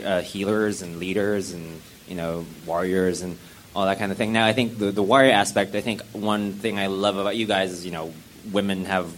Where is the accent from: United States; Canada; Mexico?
Canada; Just because I'm from Canada